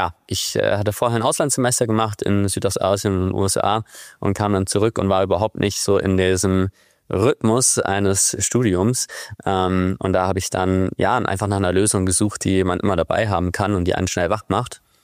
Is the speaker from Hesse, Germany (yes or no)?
yes; Wiesbaden, Hesse, Germany; Ich bin ja in Wiesbaden zur Schule gegangen.